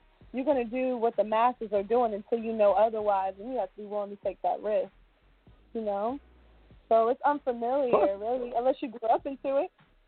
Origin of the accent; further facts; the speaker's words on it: Fayetteville, North Carolina, United States; I'm from the Ville. I'm from the Ville, Fayetteville, North Carolina. … said it best. We got to put Ville back on the map. I'm born and raised here, so, yep.